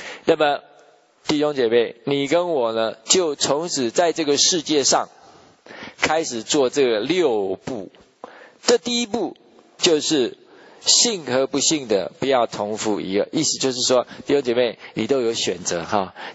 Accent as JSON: {"language": "Chinese", "country": "Taiwan", "said": "特别是咱们从台湾来的哈"}